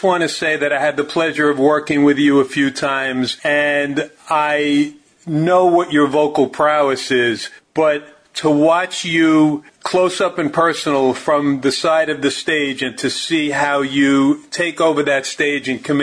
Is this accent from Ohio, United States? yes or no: yes; Cincinnati, Ohio, United States; So growing up in Cincinnati, as a matter of fact, you know, Ohio, the Rock and Roll Hall of Fame is there.